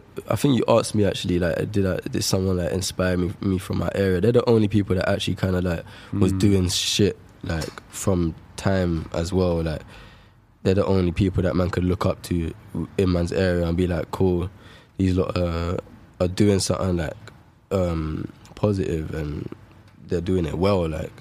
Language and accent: English; Shepherd's Bush, London, United Kingdom; I'm doing Shepherd's Bush. It's my hometown, and it's a smaller show, but I prefer it like that anyway.